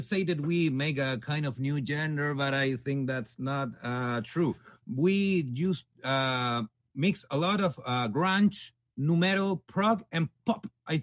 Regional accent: Chile; from Chile.

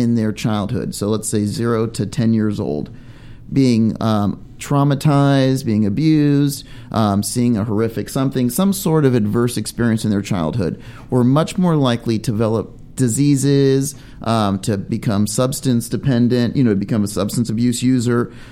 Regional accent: Long Beach, California, United States; I grew up in Long Beach and I had the opportunity to go to a high school, Long Beach Poly, which, you know, mixed diverse school

